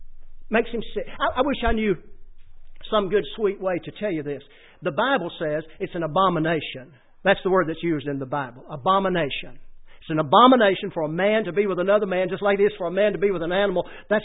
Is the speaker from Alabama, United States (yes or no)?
yes; Alabama, United States; born in on the other side of Cherokee County, and then we moved down the same road about 4 miles, and I grew up in Etowah County.